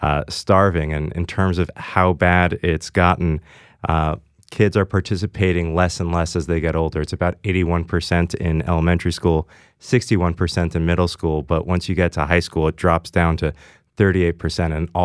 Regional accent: New York City, New York, United States; I grew up on the Upper East Side, and I went to a public school, the Bronx High School of Science, and I had a single mom

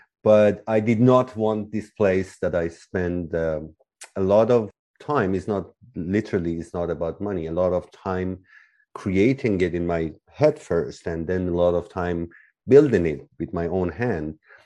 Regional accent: Tehran, Tehran Province, Iran; the war with Iraq literally just began as I was born. I was born in Tehran, and Tehran was quite far from the battlefield.

